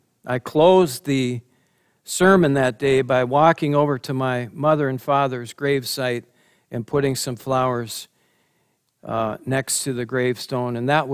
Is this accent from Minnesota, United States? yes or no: yes; Buffalo, Minnesota, United States; And we drove up to Buffalo, Minnesota, my hometown, where my mother and father and grandparents and most of my extended family were buried there.